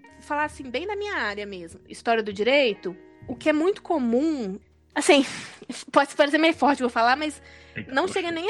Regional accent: Belo Horizonte, Minas Gerais, Brazil; Sou de BH.

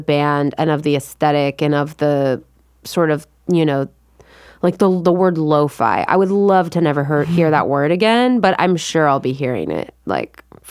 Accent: California, United States; yep, I'm from California, I love it.

